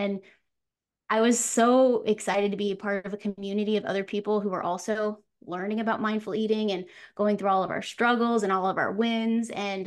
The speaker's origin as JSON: {"language": "English", "region": "Florida", "country": "United States", "tie": "born or raised there", "also_born_or_lived": "New York", "said": "So then we wound up moving back to my hometown, Florida, from New York."}